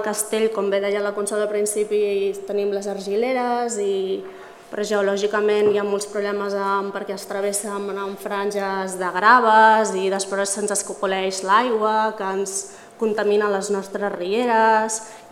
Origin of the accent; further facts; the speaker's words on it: Cerdanyola del Vallès, Catalonia, Spain; sóc veïna de Cerdanyola des de que vaig néixer. Duc unes quantes canes, però sóc bastant jove.